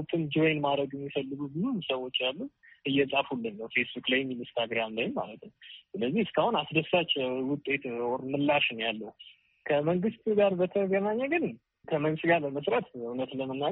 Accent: Addis Ababa, Ethiopia; እኔ የአዲስ አበባ ልጅ ነኝ።

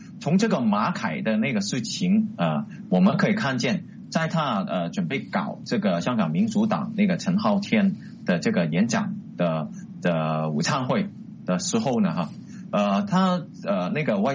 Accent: Guangdong, China; accent: Cantonese; 我们广东话说这包袱的话给你七天时间啊

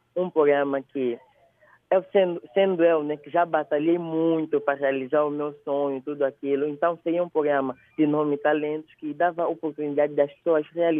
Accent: Angola; como angolano

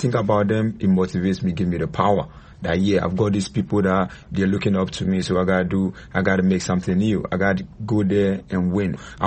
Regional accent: Ghana; I fight for Ghana. I fight for my people because I grew up in Bukko, you know, the era

